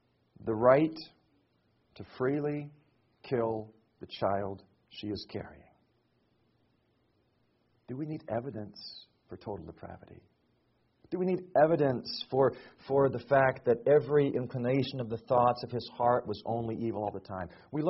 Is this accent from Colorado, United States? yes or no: no; Lynden, Washington, United States; I grew up in Linden, Washington, a small town in many ways very similar to Sioux Center.